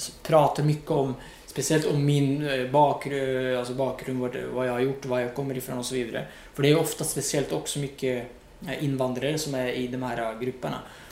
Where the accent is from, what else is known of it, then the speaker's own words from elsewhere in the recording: Morocco; jag växte upp i Marokko och kollade på landslaget. Det var min hjälte liksom.